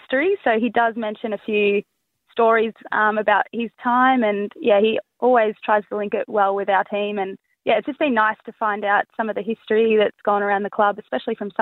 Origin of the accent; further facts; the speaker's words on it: Ballarat, Victoria, Australia; Yeah, that slipped out. But yes, I my whole family's from Ballarat, so in Ballarat.